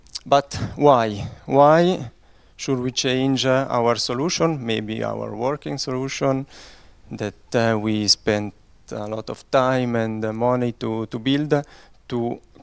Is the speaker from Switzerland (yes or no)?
yes; Italian-speaking Switzerland, Switzerland; I come from Switzerland, from the Italian part, Italian-speaking part of Switzerland.